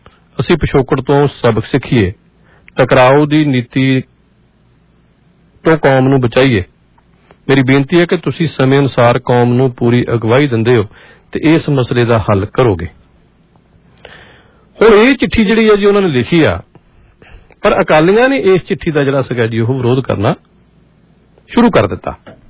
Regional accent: Pakistan; now in India; ਮੈਂ ਪਾਕਿਸਤਾਨ ਤੋਂ ਆਏ ਰਿਫਿਊਜੀਆਂ ਦੇ ਵਿਚ ਸ਼ਾਮਲ ਹਾਂ।

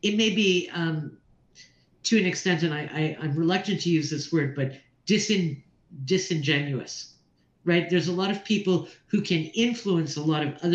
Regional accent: Canada; I am Canadian.

